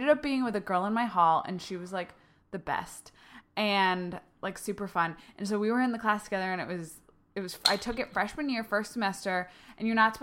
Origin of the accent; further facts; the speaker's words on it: Connecticut, United States; Well, I grew up in Connecticut, so.